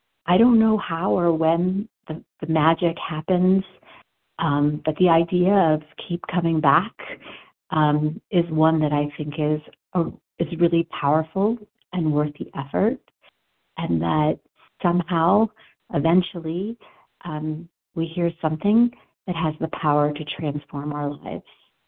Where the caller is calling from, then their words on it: Denver, Colorado, United States; I'm calling from Denver, Colorado.